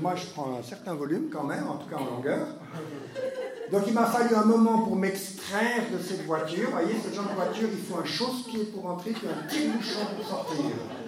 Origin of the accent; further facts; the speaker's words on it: Switzerland; je viens de Suisse.